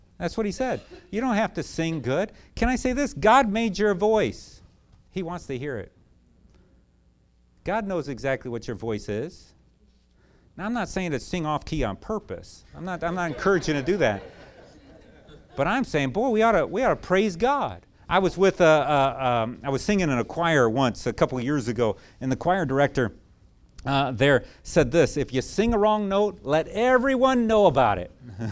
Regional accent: Chicago, Illinois, United States; I'm from Chicago there, so I was watching the Chicago Bears sometimes

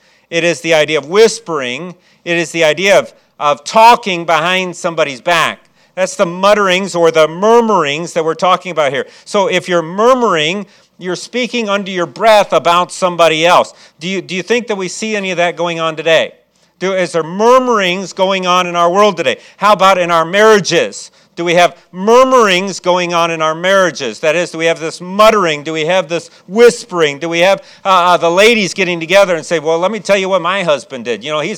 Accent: Chicago, Illinois, United States; now in South Carolina, United States; I'm from Chicago, and I still haven't got used to the weather. I've been here 19 years now, and I still think, boy, you know, it'd be nice to be in Chicago where they get hot weather

